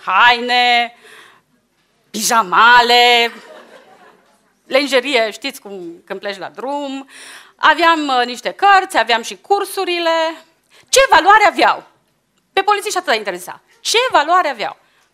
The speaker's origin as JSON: {"language": "Romanian", "town": "Baia Mare", "region": "Maramureș County", "country": "Romania", "said": "Și sunt din Baia Mare."}